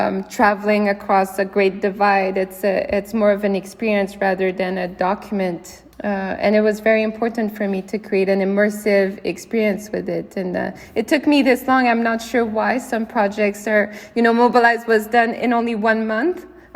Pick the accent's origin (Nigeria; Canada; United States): Canada; Well, definitely growing up in Canada, the Group of Seven is the kind of the first reference you have of painting and Canadian art in general.